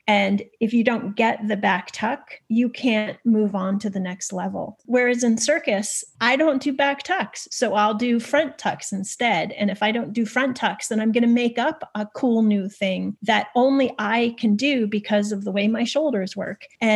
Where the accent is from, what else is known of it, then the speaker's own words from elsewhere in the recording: Massachusetts, United States; We grew up in Western Massachusetts and our family had moved just north of the border to Vermont.